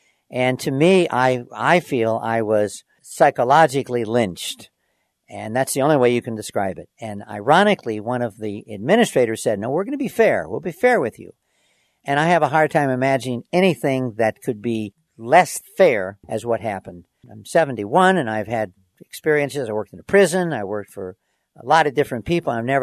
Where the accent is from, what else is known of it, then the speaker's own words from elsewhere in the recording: Detroit, Michigan, United States; "Here's my family, and I'm from Detroit." So I grew up in a fairly integrated society. I went to Wayne State University, and a number of my professors were black.